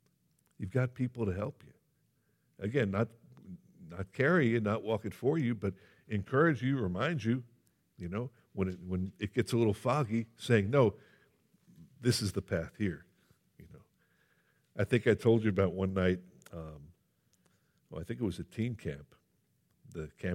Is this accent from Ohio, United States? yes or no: yes; Ohio, United States; she told me she was from New Jersey, and I told her I was from Ohio. And she goes, "Do you like go to a church in Ohio?" And I said, "Yeah."